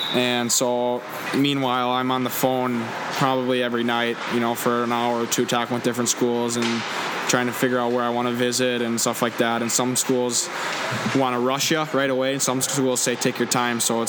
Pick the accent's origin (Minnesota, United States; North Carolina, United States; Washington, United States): Minnesota, United States; growing up in Minnesota, it's a big hockey state, and I always watched the Gophers growing up.